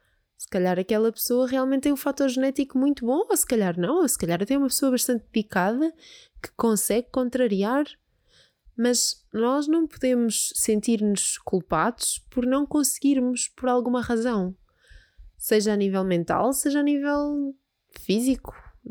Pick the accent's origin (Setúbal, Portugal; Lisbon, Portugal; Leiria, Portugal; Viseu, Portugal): Leiria, Portugal; Peniche; é normal, eu sou de Peniche